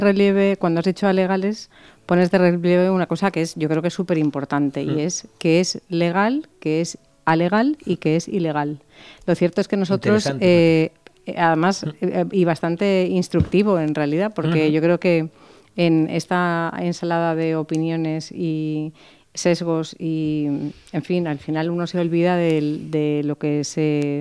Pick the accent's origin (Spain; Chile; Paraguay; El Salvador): Spain; Valencian Community; soy de la Comunidad Valenciana